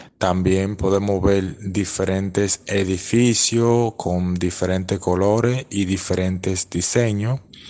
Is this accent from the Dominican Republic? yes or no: yes; Dominican Republic; soy de la República Dominicana. Actualmente vivo en un apartamento.